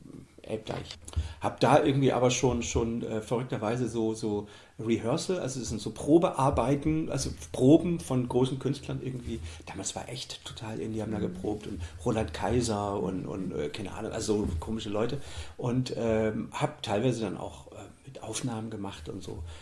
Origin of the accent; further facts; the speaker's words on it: East Germany, Germany; Ich bin ja in der DDR groß geworden.